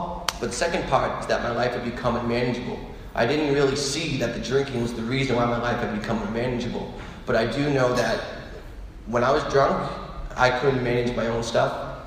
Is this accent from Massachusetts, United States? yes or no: yes; South Boston, Massachusetts, United States; I come from South Boston, it's a town not too far away from here, and I'm one of 4 boys.